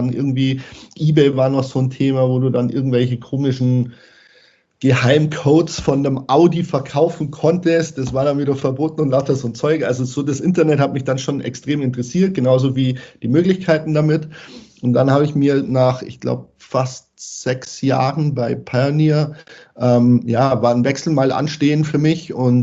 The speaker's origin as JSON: {"language": "German", "region": "Bavaria", "country": "Germany", "said": "ansonsten bin ich Bayer durch und durch. Das hört man vielleicht ab und zu in der Sprachfärbung."}